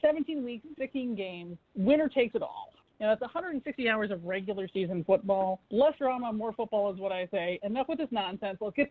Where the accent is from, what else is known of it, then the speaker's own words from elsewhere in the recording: Green Bay, Wisconsin, United States; You know, CD and I grew up both in the Green Bay area. It was Packer Bears.